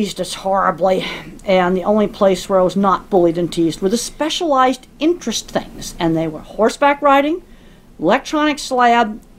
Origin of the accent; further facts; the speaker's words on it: Dedham, Massachusetts, United States; I grew up in Dedham, Massachusetts, outside Boston.